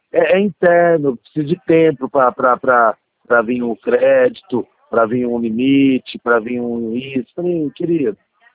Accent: São Paulo, Brazil; Eu sou do estado de São Paulo, querido.

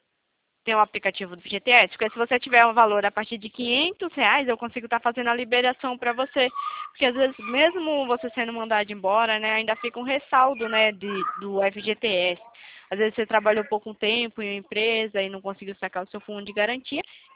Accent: São Paulo, Brazil; Eu sou de São Paulo.

